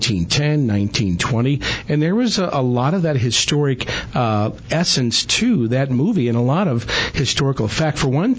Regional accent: St. Louis, Missouri, United States; When I was a kid growing up in St. Louis, which, of course, is baseball heaven

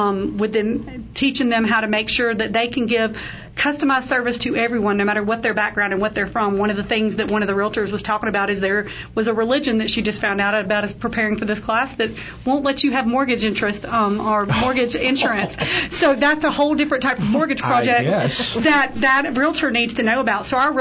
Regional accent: Mobile, Alabama, United States; now in Prescott, United States; But, no, I'm definitely born and bred in Mobile, Alabama. I have lived there and stayed in Alabama all through college

